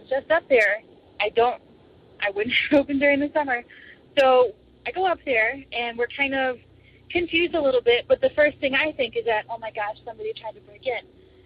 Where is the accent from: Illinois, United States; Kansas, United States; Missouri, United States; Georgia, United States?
Illinois, United States; Chicago; I'm from Chicago, Illinois.